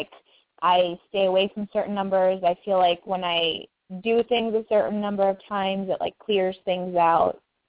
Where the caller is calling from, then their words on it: Illinois, United States; I'm calling from Illinois.